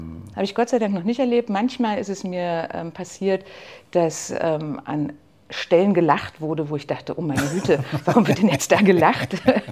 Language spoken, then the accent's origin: German; Frankfurt, Brandenburg, Germany; für mich eine Liebeserklärung an meine alte Heimat Frankfurt-Oder cineastisch erschaffen hat.